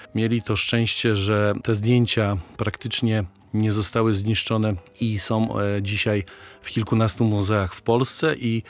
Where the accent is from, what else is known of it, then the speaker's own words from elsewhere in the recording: Gdynia, Pomeranian Voivodeship, Poland; i Gdynię, czyli moją rodzinne miasto.